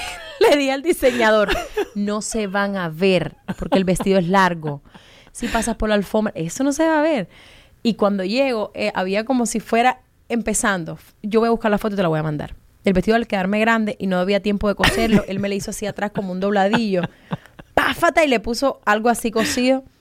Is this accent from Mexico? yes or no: no; Cuba; accent: neutral; Solamente sabían que yo era cubana los del crew de cámara.